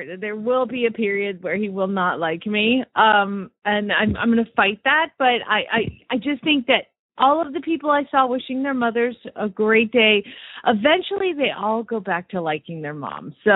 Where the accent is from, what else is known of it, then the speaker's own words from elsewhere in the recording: Phoenix, Arizona, United States; from Phoenix, Arizona.